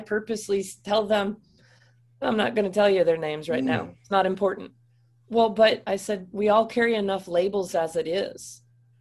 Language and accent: English; Wisconsin, United States; Anybody that's off-roaded at some point or in the snow, because I'm from Wisconsin, you get stuck.